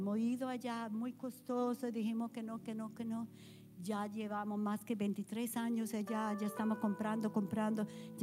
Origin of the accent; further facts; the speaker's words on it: Medellín, Antioquia, Colombia; also born or lived in United States; vengo de Colombia, 39 años en Colombia, Medellín. Mis hijos nacieron en Cali, pero nací en Wellingborough, New Jersey, Burlington County.